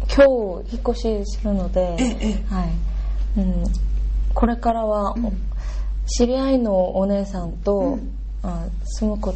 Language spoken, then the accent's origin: Japanese; Seoul, South Korea; Japanese is a second language; now in Japan; 韓国のソウルです。